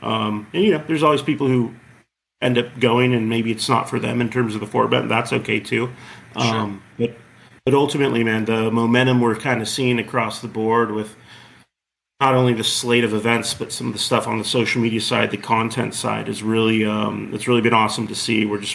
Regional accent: Corona, California, United States; I grew up in Corona, which is right next to Chino, where SC Village is located.

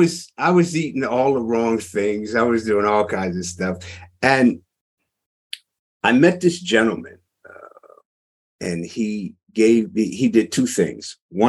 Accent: Massachusetts, United States; You know, and see, I grew up in Massachusetts. And so there was one big health food store.

